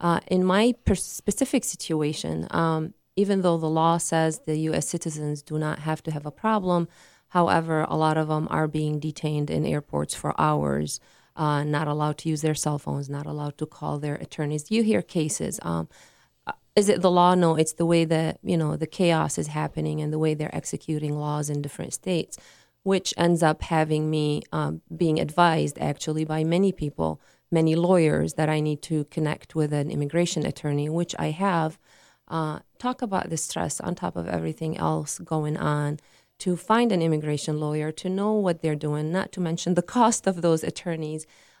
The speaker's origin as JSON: {"language": "English", "country": "Syria", "moved": "as an adult", "said": "I am originally from Syria. I moved here over 26 years ago. I do have a citizenship for over 20 years."}